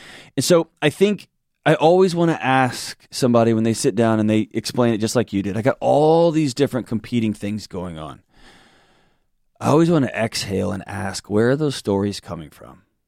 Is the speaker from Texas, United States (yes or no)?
yes; Texas, United States; I was born and raised in Texas, so I'm this obnoxious Texas male who also went to a lot of grad school.